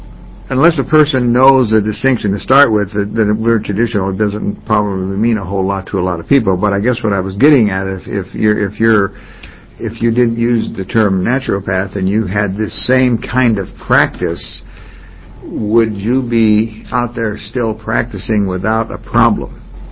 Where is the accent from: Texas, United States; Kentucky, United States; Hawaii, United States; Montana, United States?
Montana, United States; I remember when I grew up in Montana and I went to a chiropractor